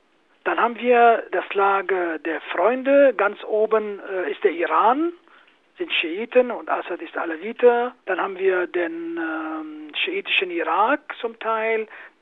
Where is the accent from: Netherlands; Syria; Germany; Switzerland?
Syria; Afrin, Aleppo Governorate; born there; German is a second language; Auch die Kurden im Norden, in Afrin, wo ich geboren bin zum Beispiel